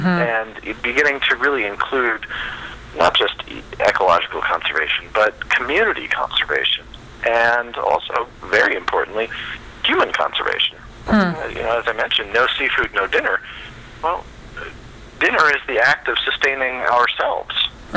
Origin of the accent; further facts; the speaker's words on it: Washington, District of Columbia, United States; now in Boston, United States; born and raised in Washington, D.C., spent a lot of time down on the Chesapeake Bay, specifically tributaries of, and all over the world, working as a fisherman over in Africa.